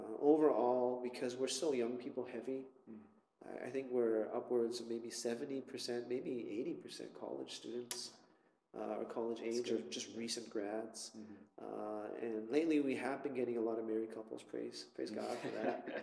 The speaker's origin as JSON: {"language": "English", "country": "Canada", "said": "I didn't go to Bible college. I'm Canadian."}